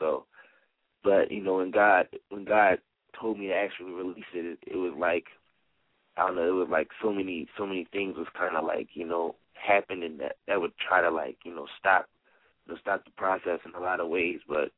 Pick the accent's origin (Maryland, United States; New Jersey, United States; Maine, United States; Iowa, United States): Maryland, United States; Baltimore; I'm from Baltimore, Maryland. I'm 24